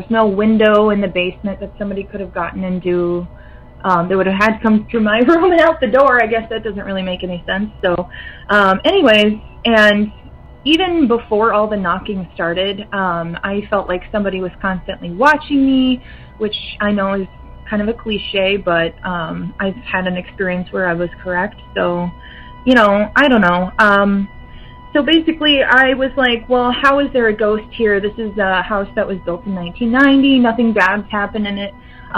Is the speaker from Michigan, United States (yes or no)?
no; Minnesota, United States; I'm from Minnesota.